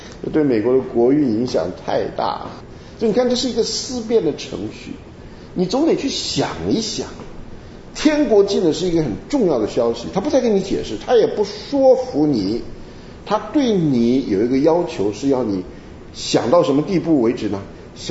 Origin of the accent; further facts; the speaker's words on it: Taiwan; now in United States; 其实我们在台湾呢，我们是台风长大的啊。我们小时候最喜欢刮台风，好玩。你不知道，因为房子都不是什么好房子，我们台湾呢很多竹子，所以呢一个村子，我们那时候就是国民党到台湾就建的这种眷村，那眷村是小破屋